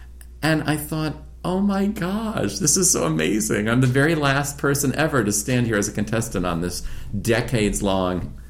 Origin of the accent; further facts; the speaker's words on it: Sudbury, Massachusetts, United States; And I said … I'm the executive assistant. I'm here. I'm from Sudbury, Massachusetts.